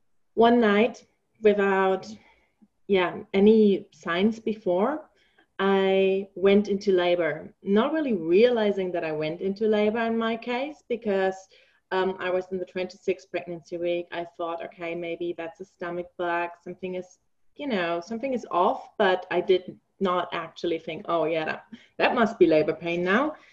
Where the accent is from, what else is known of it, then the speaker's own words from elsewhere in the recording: Germany; English is a second language; now in New Zealand; I say, because I'm originally from Germany.